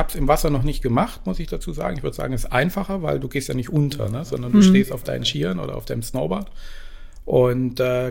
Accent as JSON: {"language": "German", "town": "Esslingen", "region": "Baden-Württemberg", "country": "Germany", "tie": "born or raised there", "also_born_or_lived": "Tübingen", "said": "Direkt Schwarzwälder nicht, aber es ist meine Wahlheimat geworden. Ich bin geboren in Tübingen und aufgewachsen in Esslingen, also eher im Schwabeländle."}